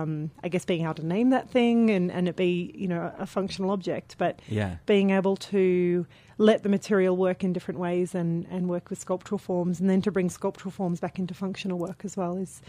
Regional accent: Australia; Yeah. Yeah. I'm from the Southeast.

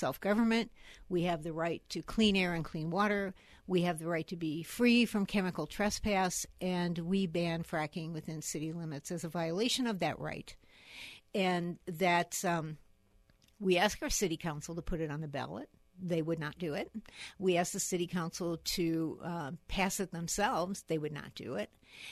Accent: Chicago, Illinois, United States; I mean, we're all from Chicago.

